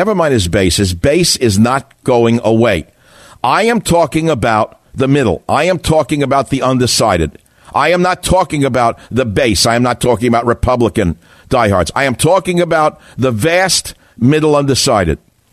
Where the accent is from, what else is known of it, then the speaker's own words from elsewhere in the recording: California, United States; I know as a Californian, I'm paying higher taxes.